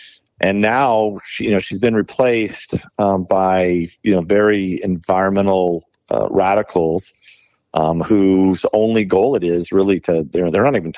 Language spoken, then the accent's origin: English; California, United States; that appeared to be gypsies in my hometown, Romanian gypsies. And I can tell you that I've never seen Romanian gypsies in my part of California.